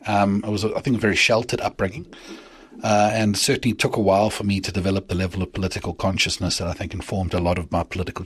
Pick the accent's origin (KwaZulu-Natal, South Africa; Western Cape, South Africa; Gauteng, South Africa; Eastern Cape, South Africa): KwaZulu-Natal, South Africa; Durban; I was born in Durban in 1985, so I'm 39 this year.